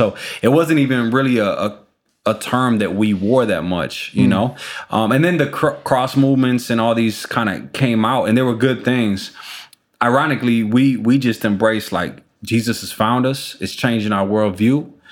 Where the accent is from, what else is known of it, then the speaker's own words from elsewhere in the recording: Chicago, Illinois, United States; If it's political stuff, I mean, we're from Chicago. Think about it.